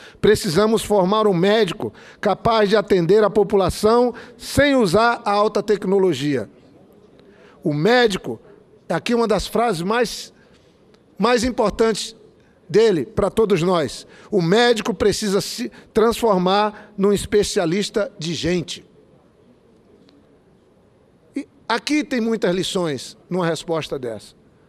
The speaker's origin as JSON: {"language": "Portuguese", "region": "Acre", "country": "Brazil", "said": "Ele se referindo aqui à minha terra, ao meu estado, à nossa capital, Rio Branco."}